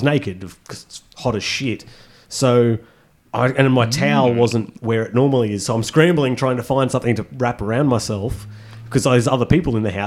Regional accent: Junee, New South Wales, Australia; People's minds are blown when I talk about growing up in Junee and there just being dogs in the street that you had to watch out for.

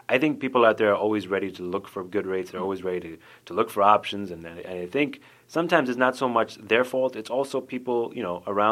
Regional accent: New York City, New York, United States; born there; I was born in New York City. Mm. So my background is East African, a little bit of ancestry in India, but yeah, that's my parents are Zanzibarian. I'm Zanzibarian, technically.

